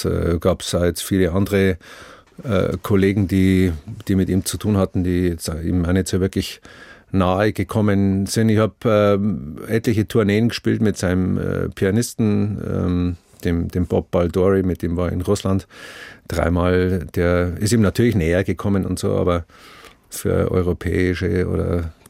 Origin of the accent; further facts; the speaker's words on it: Bavaria, Germany; accent: Bavarian; first language Bavarian; Bayerisch ist sehr vokalreich. Ist gut singbar